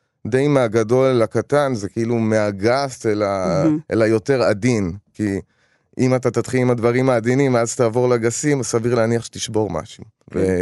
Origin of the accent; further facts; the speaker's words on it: Tel Aviv, Tel Aviv District, Israel; גדלתי בתל אביב, אז גדלתי, הסתובבתי עם מקומות שמוזיקאים מסתובבים בהם.